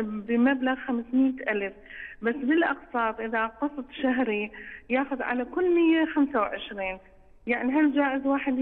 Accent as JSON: {"language": "Arabic", "country": "Iraq", "said": "من العراق."}